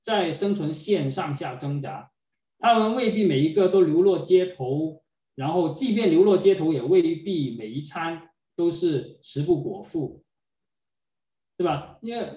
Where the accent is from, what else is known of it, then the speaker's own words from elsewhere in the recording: China; 我们中国人常说神和形有神有形，神在形中，但神不限于形。